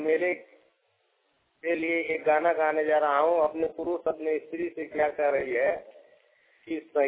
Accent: Bhendra, Jharkhand, India; मैं तिलैया टाण का तिलक मासो पोस्ट भेंड्रा नावारी थाना जिला बोकारो के रहने वाला हूँ।

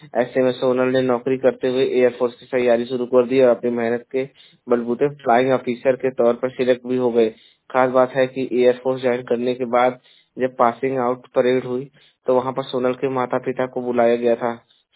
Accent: Jaunpur, Uttar Pradesh, India; और मैं उत्तर प्रदेश के जौनपुर जिले का निवासी हूं

